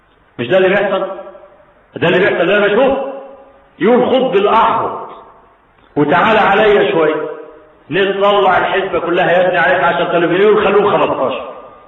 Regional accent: Egypt; ده احنا عادتنا كمصريين

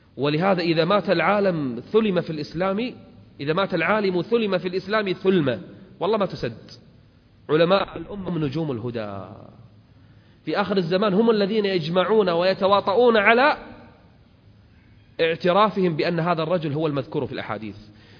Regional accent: Kuwait; احنا عندنا بالكويت

